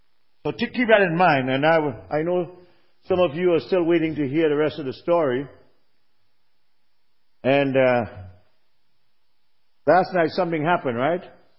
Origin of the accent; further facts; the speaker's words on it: Trinidad & Tobago; Right after Trinidad, 7 miles from the coast of Trinidad, is South America, which is Venezuela. We're 7 miles from Venezuela.